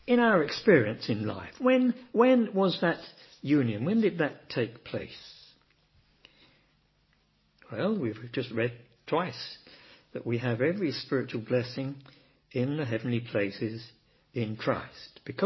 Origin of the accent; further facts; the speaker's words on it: United Kingdom; We're British. We're stiff upper lip.